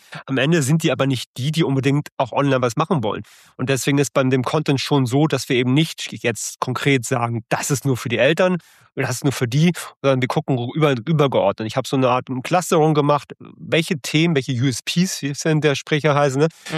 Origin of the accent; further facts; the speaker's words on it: Hamburg, Germany; Ich komme aus Hamburg.